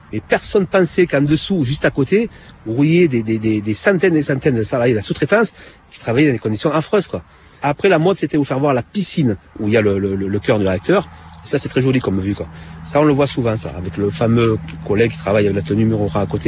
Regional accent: Bollène, Provence-Alpes-Côte d'Azur, France; moi je suis natif de Bolène. Bolène, c'est la ville limitrophe de la centrale Tricastin.

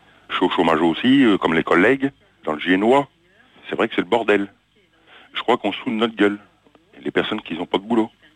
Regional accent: Cosne-sur-Loire, Bourgogne-Franche-Comté, France; je suis de Cône-sur-Loire, c'est vrai, il n'y a plus rien du tout.

